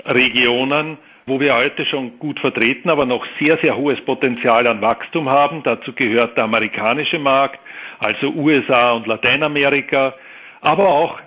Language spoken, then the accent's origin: German; Austria; now in Vienna, Austria; Ich bin Österreicher mit Wohnsitz in Wien